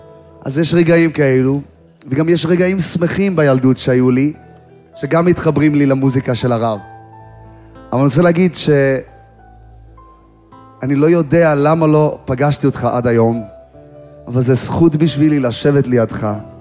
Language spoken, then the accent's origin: Hebrew; Chicago, Illinois, United States; אני שיקגו בוי, אני נולדתי בשיקגו.